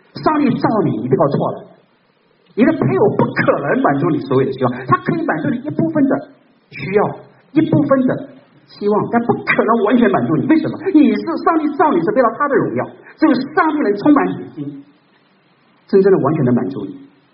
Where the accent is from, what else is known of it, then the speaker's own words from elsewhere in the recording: China; 我们中国人说怒气伤肝